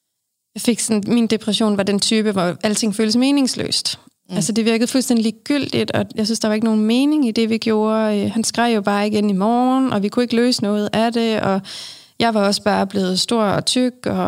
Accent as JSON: {"language": "Danish", "town": "Svendborg", "region": "Region of Southern Denmark", "country": "Denmark", "lives_now": "Herskind, Denmark", "said": "så bor jeg i Herskind, som er lidt uden for Aarhus. Og jeg er oprindeligt fra Svendborg."}